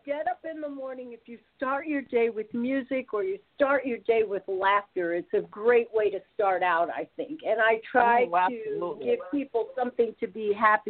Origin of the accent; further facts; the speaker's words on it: Brooklyn, New York, United States; that brings up all these great memories of growing up in Brooklyn